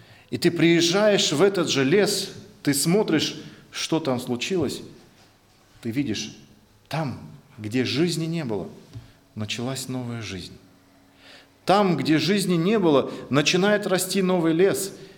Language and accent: Russian; Siberia, Russia; Я сам из Сибири, и там бывало иногда такое, что лес горит.